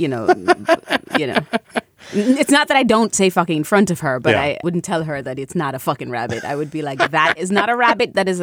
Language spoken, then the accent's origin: English; Jamaica; But I'm Caribbean. I'm Jamaican.